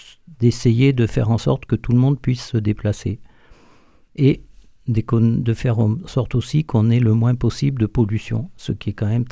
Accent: Paris, Île-de-France, France; Naissance à Paris, oui. J'ai vécu toute mon enfance à Paris, en face du jardin du couvent principal des Franciscains. Donc on était bien entourés, en fait, et dans une famille chrétienne.

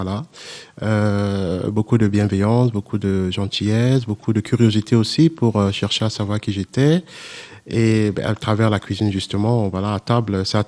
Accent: Cameroon; now in France; originaire du Cameroun. Je suis arrivé dans le diocèse, comme dit Rose, en 2015. Mais avant, j'ai été ordonné au Cameroun en 2005

